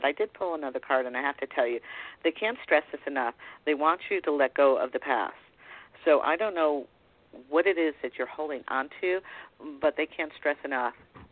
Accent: Connecticut, United States; I came from a very small town right outside of Danbury, Connecticut.

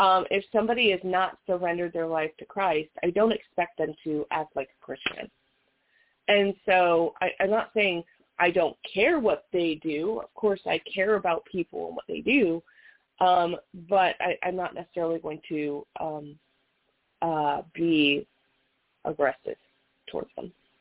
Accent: Las Vegas, Nevada, United States; I was born and raised in Las Vegas.

